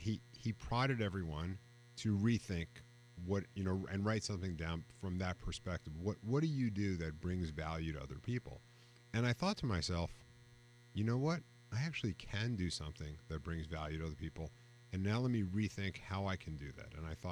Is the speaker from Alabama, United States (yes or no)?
no; Yonkers, New York, United States; Yeah, look, I grew up in Yonkers, about a mile from the track.